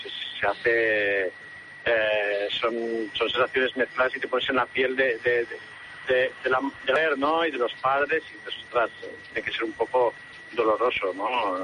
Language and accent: Spanish; Sant Boi de Llobregat, Catalonia, Spain; porque yo también soy de San Boy